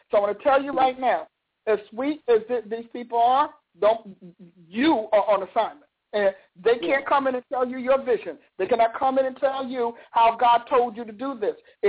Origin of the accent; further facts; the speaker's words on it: New Jersey, United States; Since I'm from Jersey, you know, I recognize that New York accent.